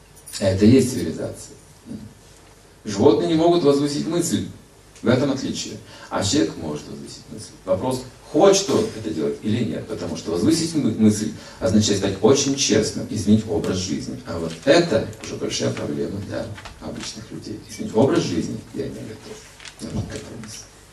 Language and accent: Russian; Kazakhstan; born there; когда приезжал в свой родной город, в котором я родился, родился в Казахстане, а вырос в другом городе.